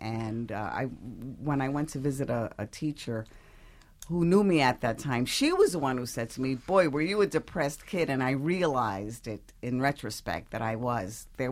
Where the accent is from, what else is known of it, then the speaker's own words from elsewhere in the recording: New York, United States; born there; Yes, I was born in New York.